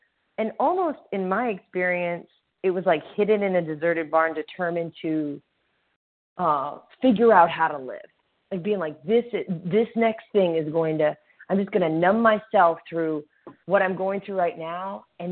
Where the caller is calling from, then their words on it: Louisiana, United States; but I'm in Louisiana.